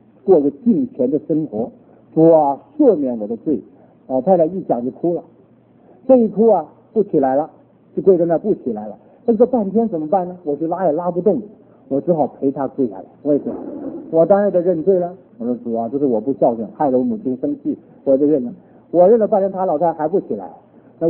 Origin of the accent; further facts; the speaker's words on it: Northeast China, China; 我是东北人，你拿吃东西来说，我东北人吃馒头的啊